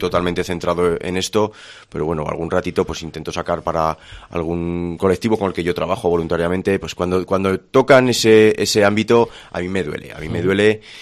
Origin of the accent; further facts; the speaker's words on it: Tudela, Navarre, Spain; al final somos todos de Tudela. Tudela es una ciudad pequeña donde todos tenemos que convivir